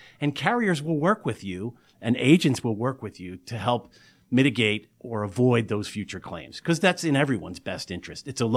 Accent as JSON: {"language": "English", "region": "New Jersey", "country": "United States", "said": "I'm exit 18E off the Jersey Turnpike, which is near Leonia, Richfield Park, Palisade Park."}